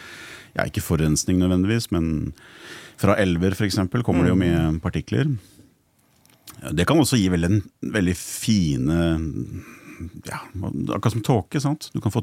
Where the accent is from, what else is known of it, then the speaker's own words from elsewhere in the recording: Moelv, Innlandet, Norway; now in Hustadvika, Norway; Jeg bor i Hustadvika. Ja. Jeg er fra Moelv i Ringsaker.